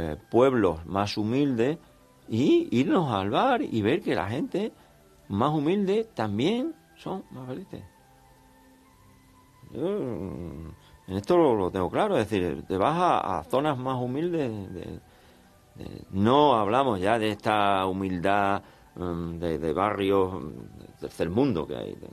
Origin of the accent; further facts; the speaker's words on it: San Roque, Andalusia, Spain; Y yo no vivo en San Roque. Me crié en San Roque, pero no lo vivo, no vivo allí.